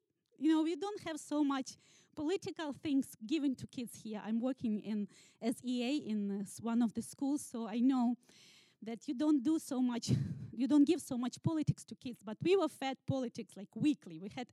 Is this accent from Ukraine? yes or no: yes; Kyiv, Ukraine; I'm from Ukraine and I'm from Kyiv.